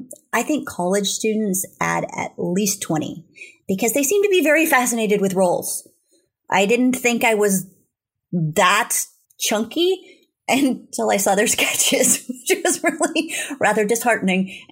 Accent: California, United States; get a job as a correspondent for the Union Democrat, which is the newspaper in my hometown. So I got to cover things like Irish Days in Murphy's and the Frog Jump

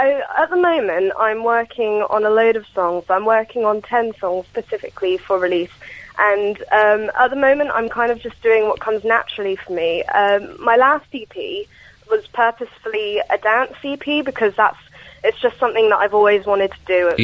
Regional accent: Isle of Wight, South East England, United Kingdom; there was a lot of struggles growing up on the Isle of Wight.

